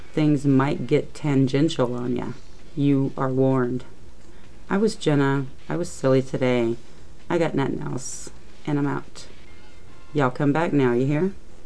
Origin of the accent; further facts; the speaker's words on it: Texas, United States; here in my home state of Texas, you got Bigfoot, Cut and Shoot, Ding Dong, Earth, Egypt, Happy